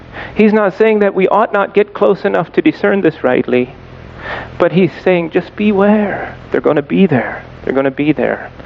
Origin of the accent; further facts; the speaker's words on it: Ohio, United States; When I grew up in Ohio, and sadly, a lot of the young boys that grew up in the community, which it's a very big community